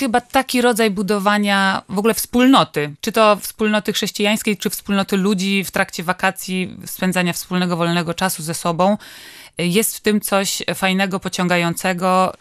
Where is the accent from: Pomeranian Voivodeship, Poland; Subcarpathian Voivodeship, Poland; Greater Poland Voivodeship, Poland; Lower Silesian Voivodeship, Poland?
Pomeranian Voivodeship, Poland; now in Germany; Ja jestem z Żuław